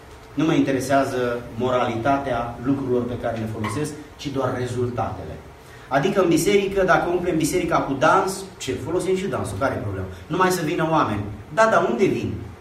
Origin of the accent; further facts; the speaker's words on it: Romania; există o diferență mare între mentalitatea din estul Europei, unde noi am crescut în România, și între țările civilizate.